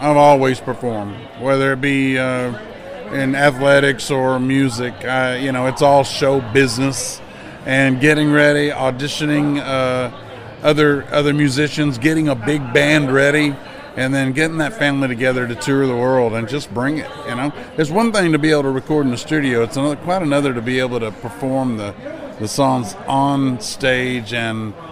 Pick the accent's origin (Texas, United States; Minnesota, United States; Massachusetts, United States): Texas, United States; Fort Worth; Well, I'm from Fort Worth, Texas. Texas native. Fort Worth raised there.